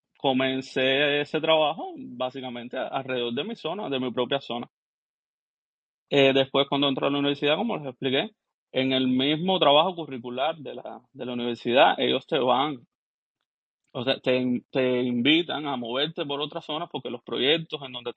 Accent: Havana, Cuba; yo nací en Centro Habana. Bueno, nací en El Vedado, porque uno nace en donde está el hospital. Nací en Maternidad de Línea y me he criado toda mi vida en Centro Habana. O sea, Centro Habana para mí es el centro neurálgico

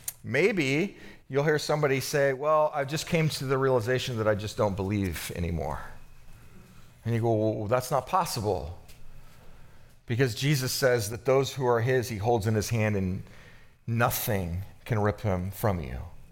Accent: California, United States; I remember being in I grew up in California, and it was a large church, and there's this thing called Sunday school.

